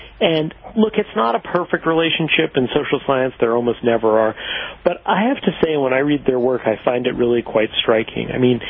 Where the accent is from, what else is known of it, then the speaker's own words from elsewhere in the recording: New York City, New York, United States; I grew up in New York in the 1980s, and it felt very different then than it has for most of the last 20 years or so